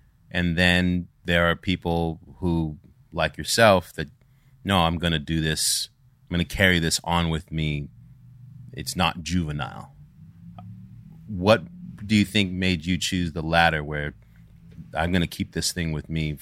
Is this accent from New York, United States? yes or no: yes; Staten Island, New York, United States; Yeah, I grew up in Staten Island.